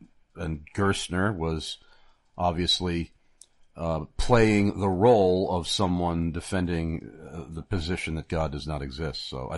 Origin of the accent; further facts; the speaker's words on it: Amityville, New York, United States; now in Carlisle, United States; I was born and raised in Amityville and did not move out of Amityville until I came here to Carlisle, Pennsylvania.